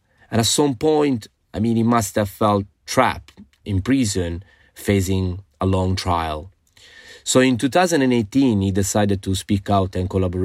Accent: Sicily, Italy; I grew up in Sicily during the golden age of the Sicilian mafia in the 80s.

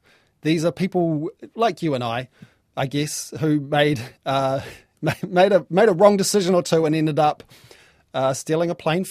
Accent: Whanganui, Manawatū-Whanganui, New Zealand; I'm from Whanganui

